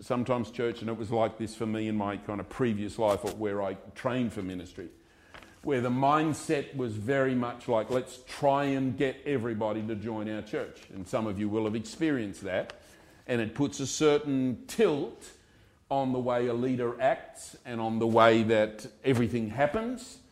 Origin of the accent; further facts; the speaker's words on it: Australia; just because I'm an Australian.